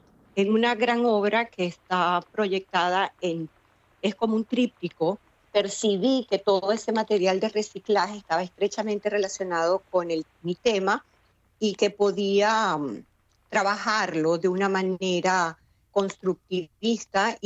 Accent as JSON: {"language": "Spanish", "country": "Venezuela", "said": "Yo soy venezolana y resido y vivo en Venezuela, ¿no? Aun cuando mi carrera empezó en los Estados Unidos, incursioné en el arte allá y después vino la pandemia, me tocó acá en Venezuela."}